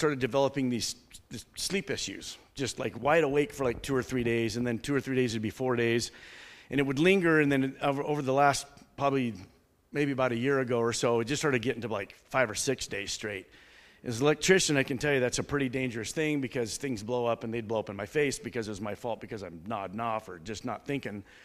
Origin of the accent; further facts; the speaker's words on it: Spokane Valley, Washington, United States; I was born and raised in Spokane Valley, still have a house there, married, 4 kids.